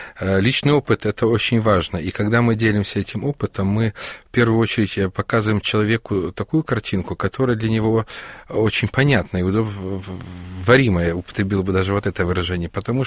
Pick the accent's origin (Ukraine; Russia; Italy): Ukraine; born there; Я не родился в церковленной семье, но я родился в религиозной семье, потому что я родился на Украине.